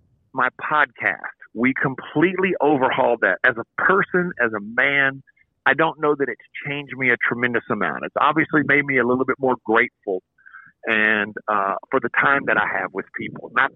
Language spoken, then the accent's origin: English; Louisiana, United States; I grew up in Louisiana.